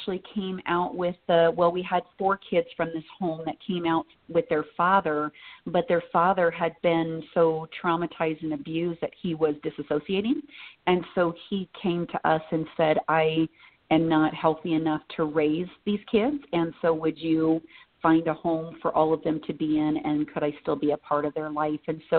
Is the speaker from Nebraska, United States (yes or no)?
yes; Nebraska, United States; now in Utah, United States; So we're from Nebraska, not from Utah, and my husband and I got transferred to Utah